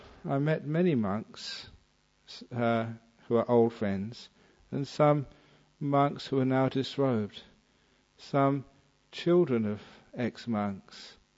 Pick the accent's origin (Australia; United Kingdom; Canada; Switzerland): United Kingdom; England; moved away as an adult; also born or lived in Thailand; He was a monk from the United States. I was from England. But we were friends together.